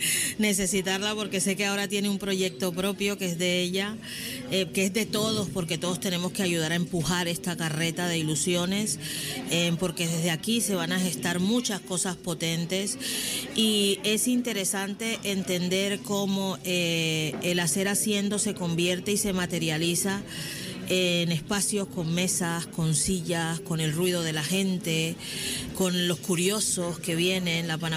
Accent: Caribbean Region, Colombia; moved away; es una mujer colombiana como yo, yo soy del Caribe

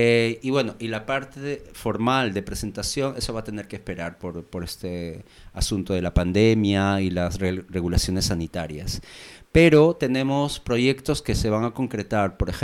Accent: Peru; a mí me interesa muchísimo, o sea, que se conozca en mi país. Hay un periodista muy famoso en Perú

